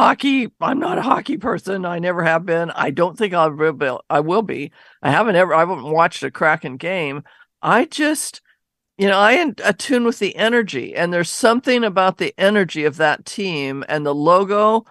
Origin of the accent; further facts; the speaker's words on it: Seattle, Washington, United States; I grew up in Laurelhurst, so that was a big day when I lived down in that area.